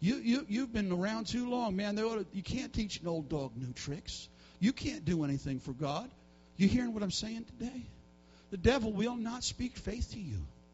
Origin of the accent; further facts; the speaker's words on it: Bronx, New York, United States; That's one of the great things growing up in the Bronx when I was a kid. That was an attitude I got there. It's called the Bronx cheer.